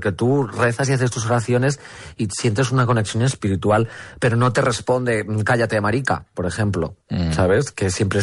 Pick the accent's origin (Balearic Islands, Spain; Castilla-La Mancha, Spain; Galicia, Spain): Balearic Islands, Spain; Magaluf; yo me crié en Magaluf